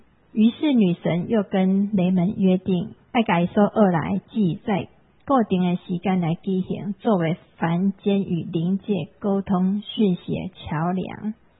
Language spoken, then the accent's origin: Chinese; Taiwan; 这跟我们台湾人结婚的那个习俗有一点像